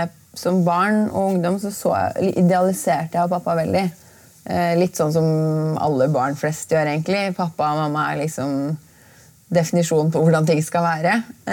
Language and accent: Norwegian; Gjøvik, Innlandet, Norway; Jeg skriver jo om en scene som jeg er hjemme på Gjøvik, der hele familien er samlet